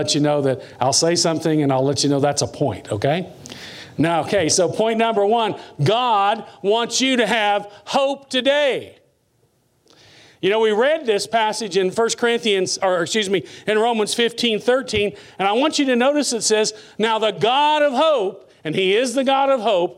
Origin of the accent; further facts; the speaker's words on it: Indiana, United States; I grew up in Indiana, farmland, flat land. And in the summertime, miles and miles and miles of corn.